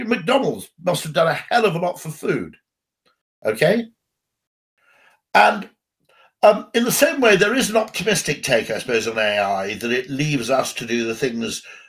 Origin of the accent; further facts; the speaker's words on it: United Kingdom; but as a Brit, you'll know what that means